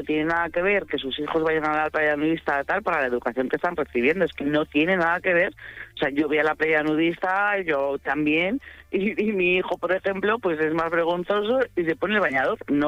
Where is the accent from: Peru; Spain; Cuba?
Spain; Madrid, Community of Madrid; yo soy de Madrid y en Madrid hay muchos locales de intercambio y funcionan